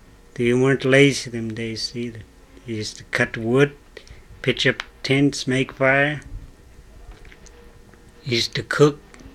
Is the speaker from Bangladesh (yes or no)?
no; Minto, Alaska, United States